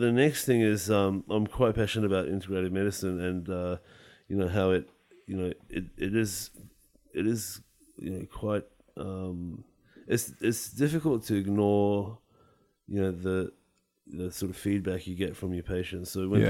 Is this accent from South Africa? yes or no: no; Iran; also born or lived in Vienna, Austria; I'm Iranian. You know, my parents are Iranian. I was born in Austria, in Vienna, but we went back to Iran just before the revolution occurred, and we had to escape because we were Baha'is, right?